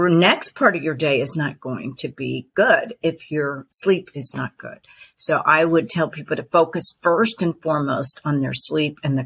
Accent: Texas, United States; First of all, I grew up in Texas, and my mother was all about feeding us naturally.

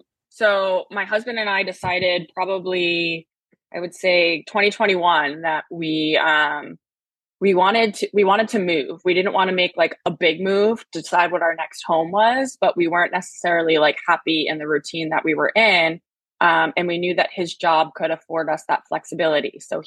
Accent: Rhode Island, United States; But yeah, I'm from Rhode Island originally. So it's a small state. I've lived there basically my whole life.

